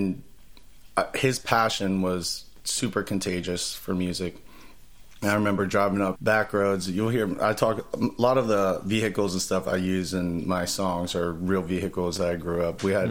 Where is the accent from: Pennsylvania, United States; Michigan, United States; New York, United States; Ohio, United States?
Ohio, United States; Senecaville; also born or lived in Columbus; so I was born in Columbus when I was very young. I think I was 7. My dad moved us from Columbus to Senecaville, Ohio, which is a little town of like 200 people, middle of nowhere.